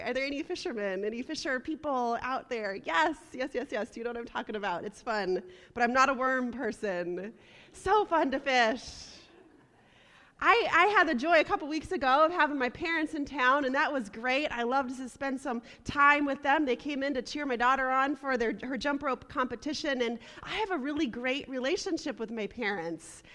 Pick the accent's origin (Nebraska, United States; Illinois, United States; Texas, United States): Nebraska, United States; I grew up in Nebraska, so we don't have a whole lot of lakes